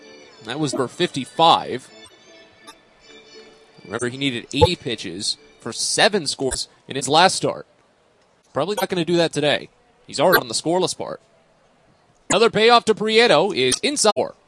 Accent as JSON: {"language": "English", "town": "St. Louis", "region": "Missouri", "country": "United States", "said": "because I'm from St. Louis, a Cardinals fan"}